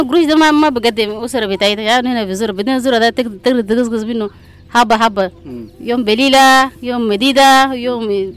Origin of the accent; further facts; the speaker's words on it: South Kordofan, Sudan; now in Uganda; من أبناء جبال النوبة ياو في الكيم في بورولي.